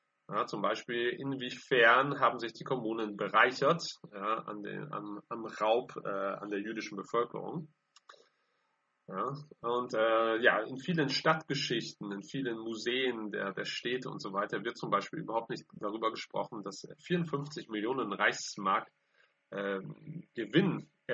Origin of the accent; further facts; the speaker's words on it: Bremen, Germany; Wir haben oben ein Bild der Einkaufspassage von Bremen. Das ist meine Heimatstadt.